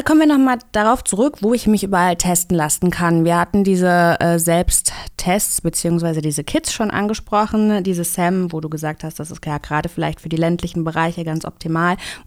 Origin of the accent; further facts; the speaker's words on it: Kassel, Hesse, Germany; Ich komme ja aus Kassel.